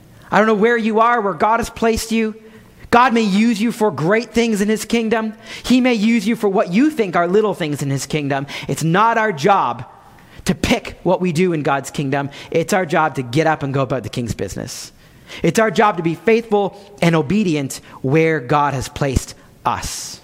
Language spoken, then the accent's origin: English; Ottawa, Ontario, Canada; I grew up in Ottawa